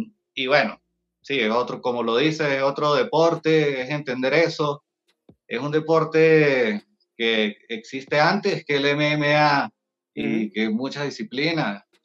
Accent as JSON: {"language": "Spanish", "country": "Venezuela", "moved": "yes", "lives_now": "Colombia", "said": "Yo soy original de Venezuela, estamos establecidos en Colombia"}